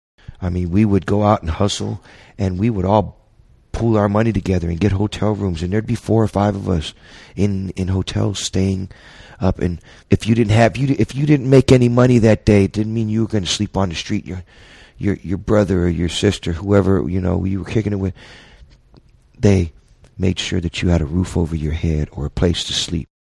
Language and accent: English; San Francisco, California, United States; Because of my gang experience and growing up in the Mission and being a part of a group of individuals